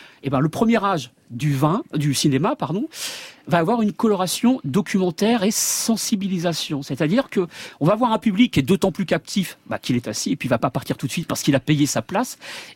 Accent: Normandy, France; en tant que Normand, c'était un peu trop facile, le cidre et le Calvados.

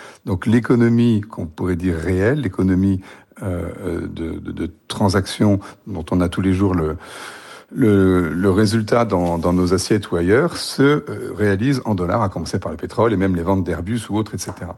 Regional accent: France

